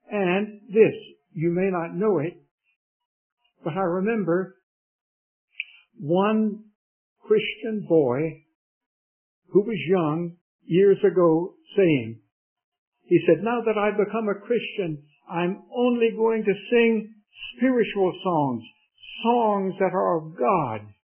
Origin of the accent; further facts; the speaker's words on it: Raleigh, North Carolina, United States; I was brought up in Raleigh